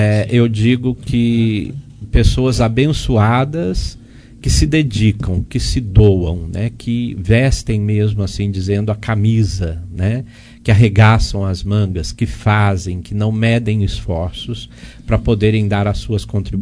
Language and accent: Portuguese; Guaxupé, Minas Gerais, Brazil; bispo da minha cidade natal, né? Guaxupé. Eu sou guaxupeano, né?